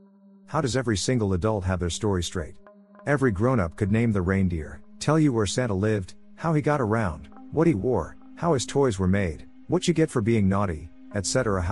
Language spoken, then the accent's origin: English; Ireland; I was brought up in Ireland, and unusual as it was, my parents never drank.